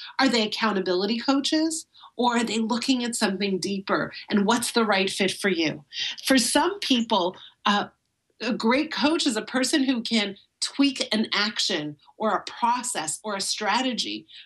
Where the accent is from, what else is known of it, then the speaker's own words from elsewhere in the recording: Canada; I'm Canadian. I say data.